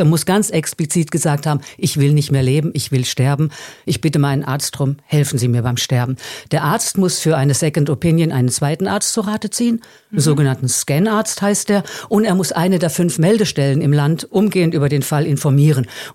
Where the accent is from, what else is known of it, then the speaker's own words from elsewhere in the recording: Southern Germany, Germany; now in Netherlands; Ich komme aus Süddeutschland, vom Bodensee, also am anderen Ende vom Rhein, sag ich immer.